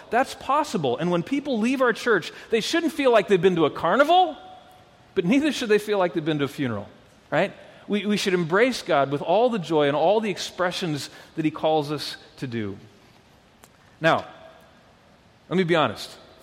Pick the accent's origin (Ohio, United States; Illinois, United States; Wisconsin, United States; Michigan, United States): Wisconsin, United States; I think it also has something to do with the state that I came from. I grew up in Wisconsin.